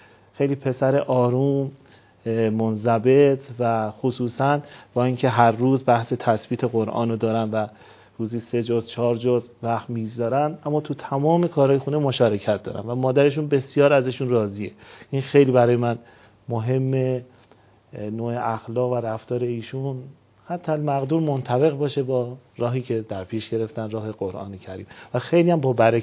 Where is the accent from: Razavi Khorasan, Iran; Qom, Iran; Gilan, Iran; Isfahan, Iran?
Qom, Iran; ما اهل قم هستیم.